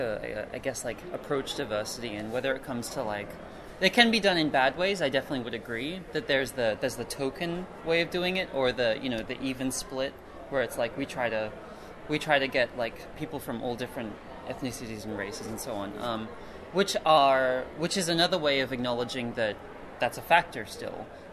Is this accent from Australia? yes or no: yes; Perth, Western Australia, Australia; also born or lived in Malaysia / New York; now in Sydney, Australia; I'm originally from Perth, and then spent some time in Malaysia and then New York and things like that, and so I've moved around a lot, but eventually I've settled in Sydney, so that's where we're from.